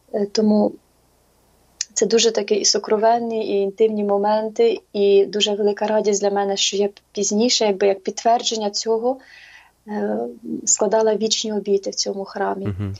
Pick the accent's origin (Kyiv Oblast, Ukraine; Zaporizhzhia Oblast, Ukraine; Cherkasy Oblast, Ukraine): Cherkasy Oblast, Ukraine; я з Черкащини, і в нас там, ну, католицьких храмів взагалі дуже мало. Там основному храми православні.